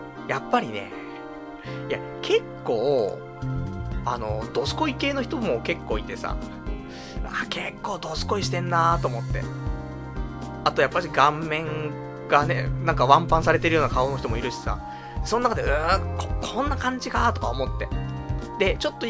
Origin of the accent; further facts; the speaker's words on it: Saitama, Japan; 俺もね、出身埼玉だし、まあ、結婚したら埼玉に戻ってもいいかなと思ってますから